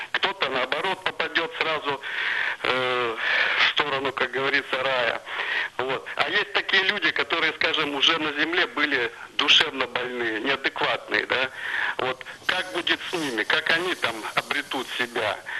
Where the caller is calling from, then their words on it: Saint Petersburg, Russia; я звоню из Санкт-Петербурга.